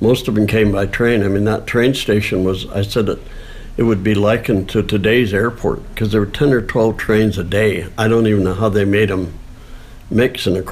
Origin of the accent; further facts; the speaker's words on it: Saranac Lake, New York, United States; that's what it was like growing up in Saranac Lake.